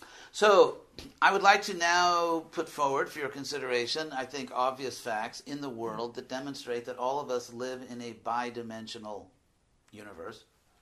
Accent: United States; I mean, I'm from America, where we have the honor and the pleasure of living in a plutocracy

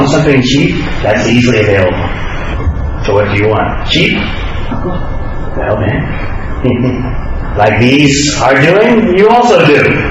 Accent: New York, United States; I come from New York.

